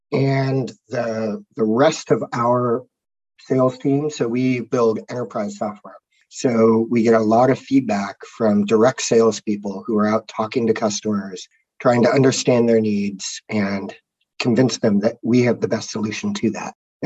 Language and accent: English; Palo Alto, California, United States; moved away as an adult; now in Bellevue, United States; I'm from California. I grew up in Palo Alto and actually moved up to Washington for Concur about 11 years ago.